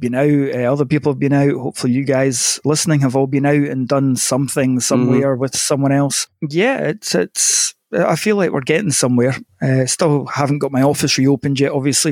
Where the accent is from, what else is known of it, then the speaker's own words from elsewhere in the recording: Scotland, United Kingdom; Oh, I don't do heat. I'm Scottish. Not meant to be hot.